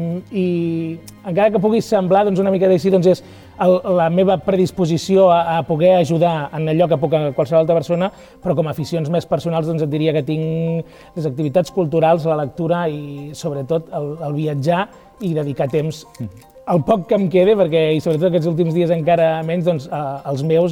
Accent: L'Espluga de Francolí, Catalonia, Spain; Doncs hem de conèixer com una persona de l'Espluga, una persona de peu de carrer

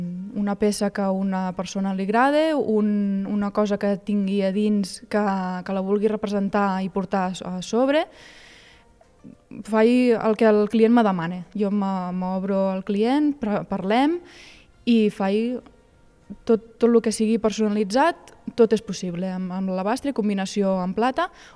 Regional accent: Sarral, Catalonia, Spain; És una cosa del meu poble i ara que tenim la cantera oberta doncs s'ha d'aprofitar i treballar l'alabastre de Sarral, que és únic

